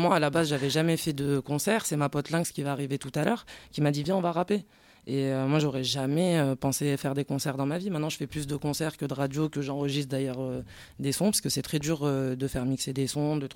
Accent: Grenoble, Auvergne-Rhône-Alpes, France; born there; Moi, je suis née à Grenoble

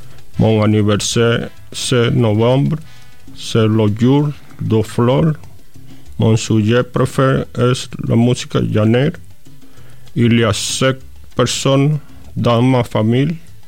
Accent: Venezuela; French is a second language; now in Marseille, France; Je viens de Venezuela, le pays de chocolat et cacao. Je habite à Malpassé. C'est un quartier à côté de l'hôpital Oberan.

